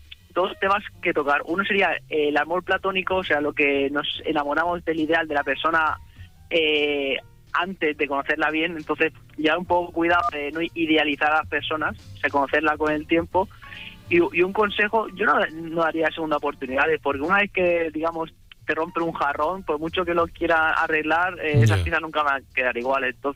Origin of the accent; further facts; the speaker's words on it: Torrevieja, Valencian Community, Spain; Soy de Torrevieja.